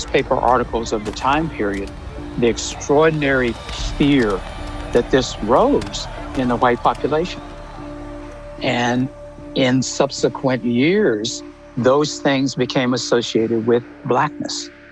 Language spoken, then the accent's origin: English; Tulsa, Oklahoma, United States; I grew up in Tulsa, Oklahoma